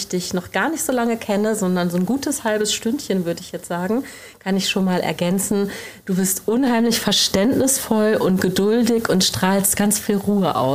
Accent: Lower Saxony, Germany; Ich bin aufgewachsen in Niedersachsen, in der Nähe von Oldenburg.

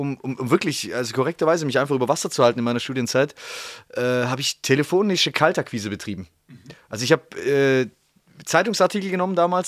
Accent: Baden-Württemberg, Germany; born there; Gebürtig aus dem Ländle tatsächlich, ja.

